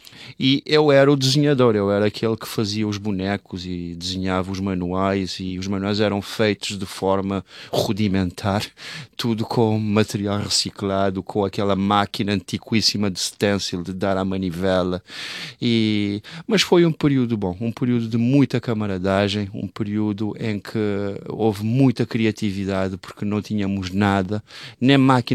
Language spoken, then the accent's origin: Portuguese; Praia, Santiago, Cape Verde; moved away; also born or lived in Portugal; eu sou de Cabo Verde, a cidade da praia da Ilha de Santiago. Saí de Cabo Verde desde 89, fui para Portugal, onde vivi 22 anos.